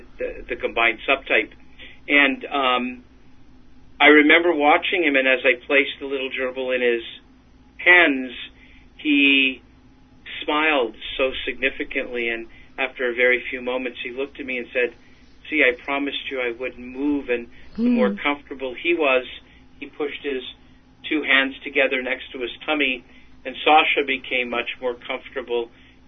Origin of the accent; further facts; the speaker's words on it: Canada; I was afraid of dogs as a little boy growing up in Canada.